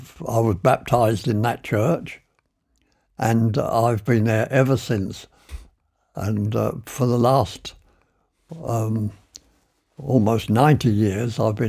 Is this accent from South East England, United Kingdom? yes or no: yes; Sunbury, South East England, United Kingdom; born there; I was born in French Street, Sunbury, in the an apartment which is over the Londis shop now.